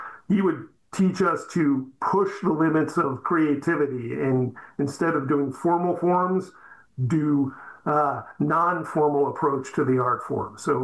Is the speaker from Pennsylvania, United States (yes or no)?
yes; Pottstown, Pennsylvania, United States; my one friend from growing up in Pottstown